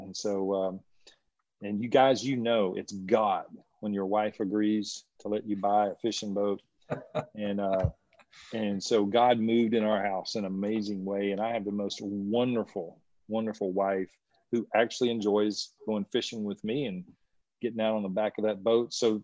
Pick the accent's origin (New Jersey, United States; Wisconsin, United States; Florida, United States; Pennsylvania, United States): Florida, United States; I grew up bass fishing. I grew up in Northwest Florida, which at the time was kind of the capital of bass fishing in the world.